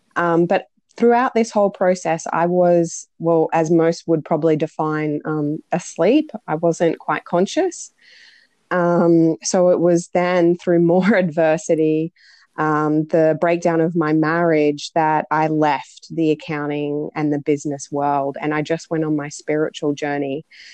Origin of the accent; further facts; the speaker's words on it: Bundaberg, Queensland, Australia; So I went back home to my hometown of Bundaberg, and I got my first job in the accounting industry as an admin assistant.